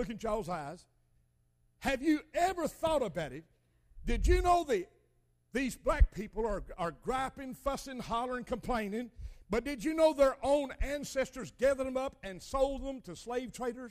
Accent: Crab Orchard, Kentucky, United States; Saturday night, I was over in Crab Orchard, Kentucky, where my hometown.

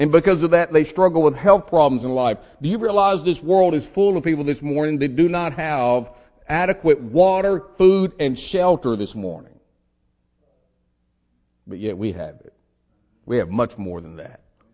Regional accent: United States; born there; it's only by the grace of God that I was born in America.

